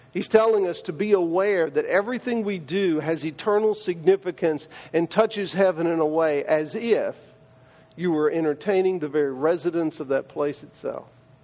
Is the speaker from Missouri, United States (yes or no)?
yes; Sullivan, Missouri, United States; I said, well, we are from Sullivan, Missouri, which is just across the river in St. Louis, not too far from St. Louis, from Illinois.